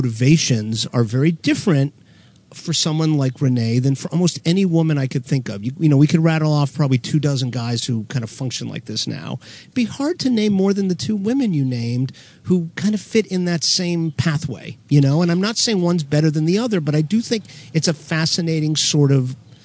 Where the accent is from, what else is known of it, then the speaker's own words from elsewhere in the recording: Florida, United States; I grew up in South Florida. Same thing.